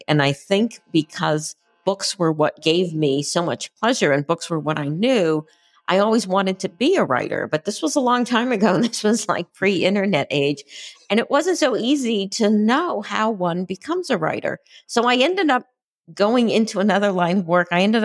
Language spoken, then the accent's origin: English; Concord, Massachusetts, United States; I grew up near Concord, Massachusetts, which is just like completely soaked in American Revolutionary history.